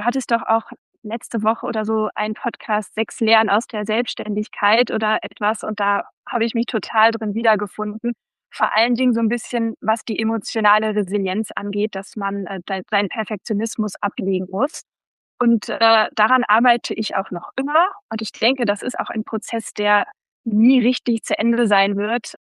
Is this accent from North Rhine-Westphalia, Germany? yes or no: yes; Bonn, North Rhine-Westphalia, Germany; ich komme aus Bonn, habe auch hier studiert und promoviert